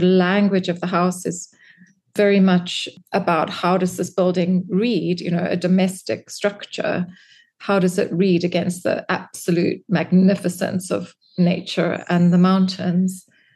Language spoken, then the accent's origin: English; South Africa; now in London, United Kingdom; I'm South African originally, so I still have family in Johannesburg, and I go and visit them on the way.